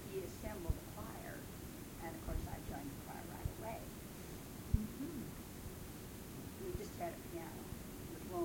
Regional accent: Minnesota, United States; Well, I came from Minnesota.

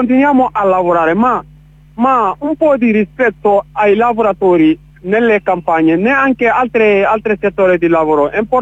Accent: Senegal; now in San Severo, Italy; io sono senegalese, sono in Italia dal 2014. Vivo in Puglia, precisamente a San Severo.

